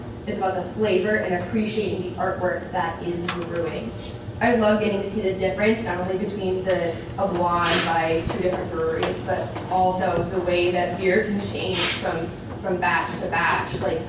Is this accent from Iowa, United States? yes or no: yes; Ankeny, Iowa, United States; Being born and raised in Ankeny, over about the past 8 years, we've had 3 microbreweries built in Ankeny